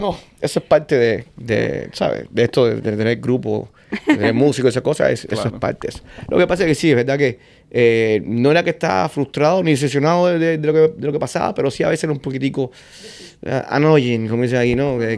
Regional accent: Havana, Cuba; born there; No, yo soy de La Habana. Yo nací en el Vedado.

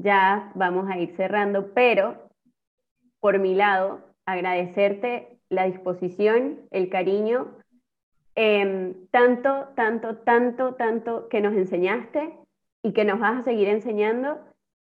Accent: Trujillo, Venezuela; Yo soy de Trujillo, más respeto.

